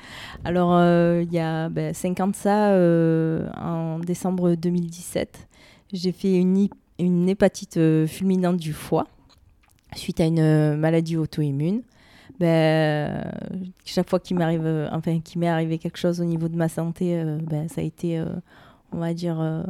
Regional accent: Château-Arnoux-Saint-Aubin, Provence-Alpes-Côte d'Azur, France; Je viens de Château-Arnoux-Saint-Aubin.

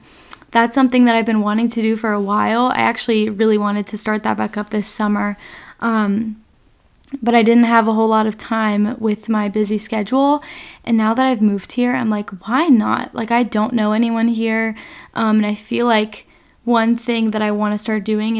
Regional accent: North Carolina, United States; now in California, United States; But I'm from North Carolina, graduated in May from a school in Virginia, and now I am living in California and figuring it out.

